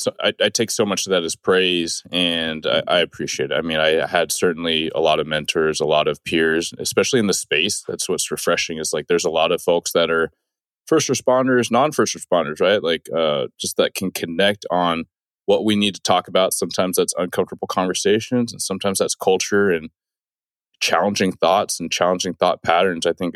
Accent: Pacific Northwest, United States; also born or lived in Memphis, Tennessee; I was born in Tennessee. Don't have the accent, but I moved from Memphis when I was roughly 8 to the Pacific Northwest, where I reside now, right?

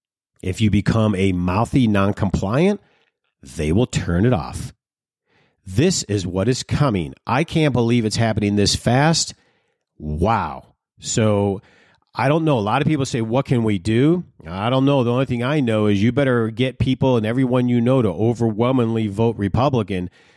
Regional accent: Detroit, Michigan, United States; I grew up in Detroit where a Democrat was pretty decent.

